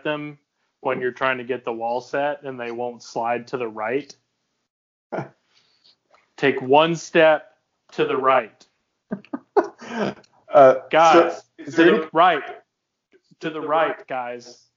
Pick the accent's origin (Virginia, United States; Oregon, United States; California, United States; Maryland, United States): Oregon, United States; Portland; I grew up in Portland, Oregon. My dad was a season ticket holder with the Trailblazers